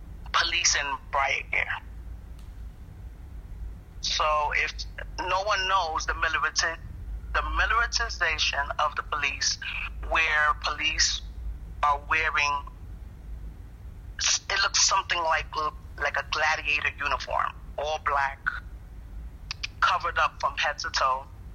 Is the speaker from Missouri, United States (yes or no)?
no; New York City, New York, United States; born there; I was born in Bronx, New York.